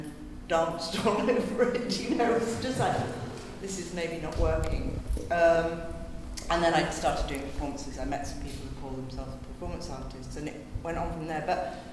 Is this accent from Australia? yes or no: no; Sidcup, London, United Kingdom; I came from Sidcup.